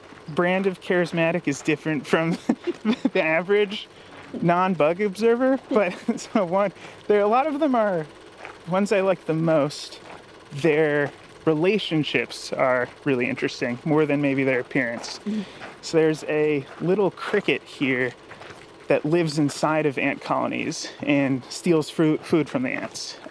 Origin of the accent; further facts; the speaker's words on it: New Mexico, United States; I was always into nature, and I grew up in New Mexico. You're kind of surrounded by nature everywhere you go